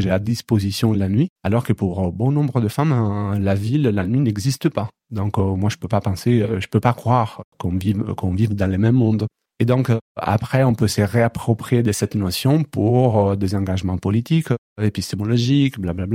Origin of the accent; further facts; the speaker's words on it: Italy; born there; le fait que moi je suis né en Italie